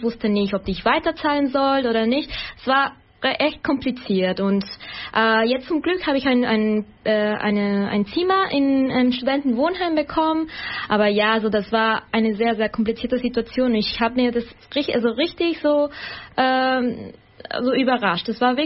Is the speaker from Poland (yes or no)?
no; Ecuador; German is a second language; now in Germany; Also ich bin Ausländerin, ich komme aus Ecuador